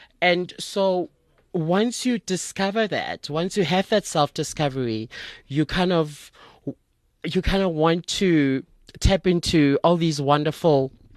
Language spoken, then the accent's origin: English; Soweto, Gauteng, South Africa; I'm a Sowetan.